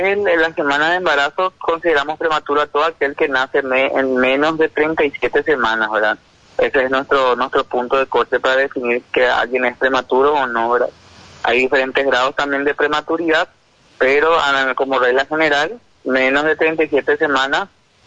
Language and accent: Spanish; Asunción, Paraguay; Yo soy de Asunción, como muchos otros médicos que estamos trabajando en Ayolas